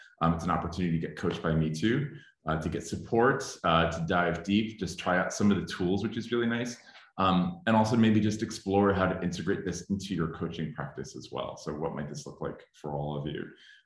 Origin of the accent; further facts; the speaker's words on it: New York, United States; moved away as an adult; also born or lived in Brooklyn; now in Topanga Canyon, United States; I'm originally from New York, grew up there, lived in Brooklyn for 20 years before moving to California. We live in Southern California, sort of in the mountains in a little hippie town called Topanga Canyon